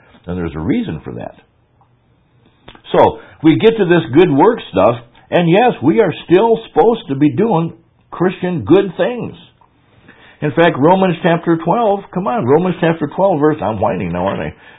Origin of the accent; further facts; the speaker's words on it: Kadoka, South Dakota, United States; Maybe just because I'm from Kadoka